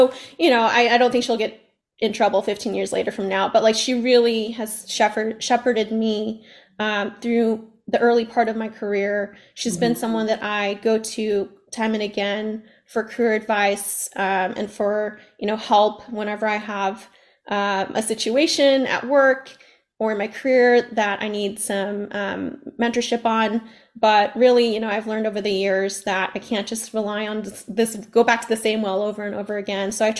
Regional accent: California, United States; I grew up in the Bay Area with 10 aunts, blood relative aunts.

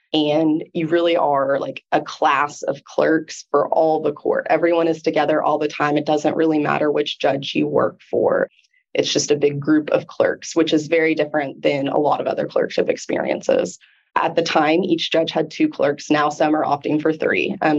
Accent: Austin, Texas, United States; also born or lived in Fort Worth; I grew up in Austin and Fort Worth. So depending on the circumstances, I will give you one of those answers. Graduated from high school in Fort Worth

